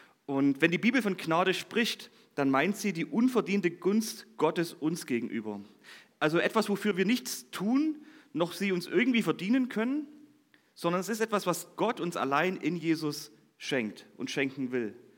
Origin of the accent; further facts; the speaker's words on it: Lengenfeld, Saxony, Germany; Ich komme aus Lengenfeld, aus dem Vogtland, also eine kleine Ecke weg von euch.